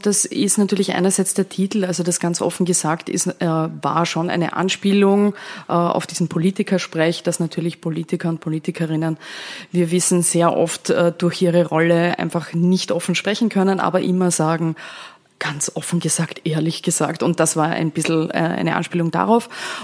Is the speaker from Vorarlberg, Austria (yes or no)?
yes; Vorarlberg, Austria; Ich komme ja aus Vorarlberg. Habt eine gewisse Affinität zu meinem Bundesland noch immer, also ein bisschen nationalistische Gefühle auch für Vorarlberg, ja leicht.